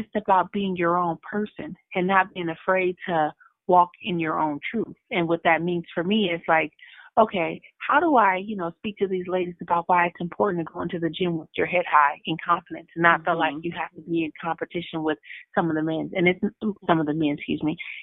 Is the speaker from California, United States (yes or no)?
yes; California, United States; I'm from the Bay Area, and I've been blessed to have a lot of support and a lot of people that come off to support me at home.